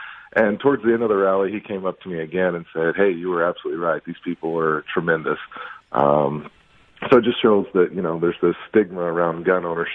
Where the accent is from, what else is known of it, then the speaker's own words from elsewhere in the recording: Texas, United States; born there; moved away; I was born in Texas, and I moved here in 1995, but this is my home.